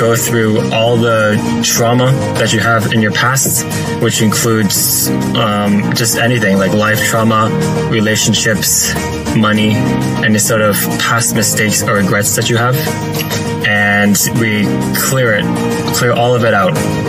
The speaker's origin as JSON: {"language": "English", "town": "Toronto", "region": "Ontario", "country": "Canada", "said": "I'm from Toronto. I'm Asian, half Chinese, half Vietnamese."}